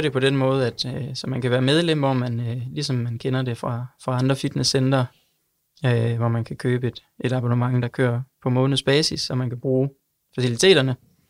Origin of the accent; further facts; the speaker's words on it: Esbjerg, Region of Southern Denmark, Denmark; now in Aalborg, Denmark; Jeg er faktisk fra Esbjerg.